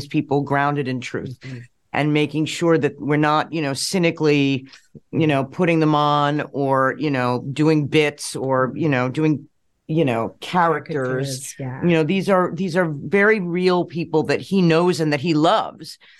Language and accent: English; United States; I mean, I'm American.